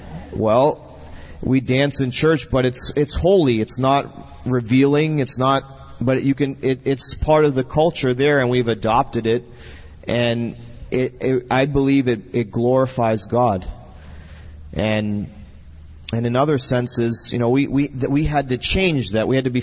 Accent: United States; And we don't come in with our culture and our mindset, you know, me being American.

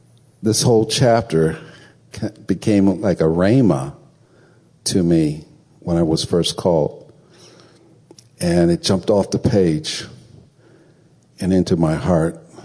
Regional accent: Pennsylvania, United States; And I'm from Pennsylvania and grew up in a small town.

